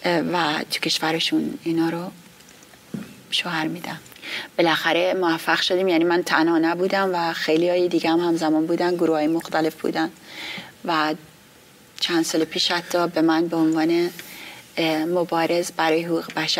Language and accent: Persian; Sari, Mazandaran, Iran; من بچه مازندرانم، متولد شهرستان ساری هستم.